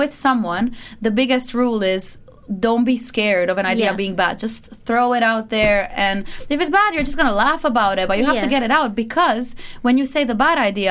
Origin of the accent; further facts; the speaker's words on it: Split, Split-Dalmatia County, Croatia; I am a girl from the sea, you know, I'm from Split, Croatia. So it's just, there's always that kind of aquatic influence on my life.